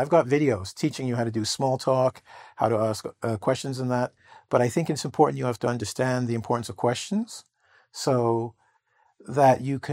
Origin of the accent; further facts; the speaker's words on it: Toronto, Ontario, Canada; I'm actually asking, and I'm from the city.